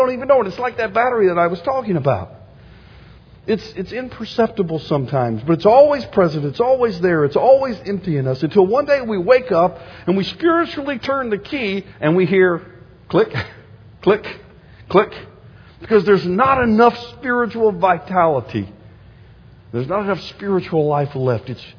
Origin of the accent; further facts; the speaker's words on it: Florida, United States; dude, I grew up in Florida.